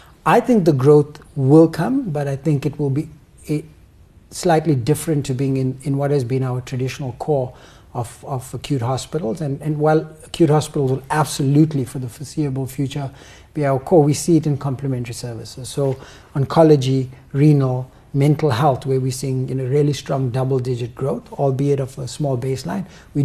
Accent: South Africa; I think, as I said, as a South African, it's fantastic what we're seeing around some of the economic benefit

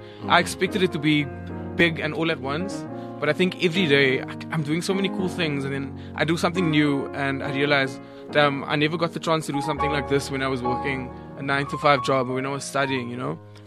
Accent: Cape Town, Western Cape, South Africa; back home in Cape Town, obviously, because I'm from Cape Town.

